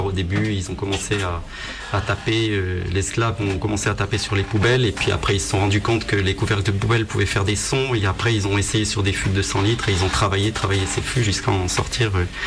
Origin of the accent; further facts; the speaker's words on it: Auvergne-Rhône-Alpes, France; Moi, je viens de la Drôme.